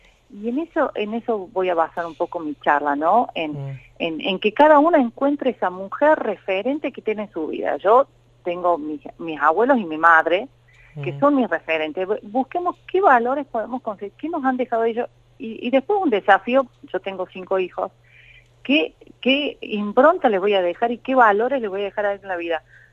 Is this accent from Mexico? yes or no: no; Córdoba, Argentina; now in Tucumán, Argentina; Yo soy cordobesa y vivo en Tucumán.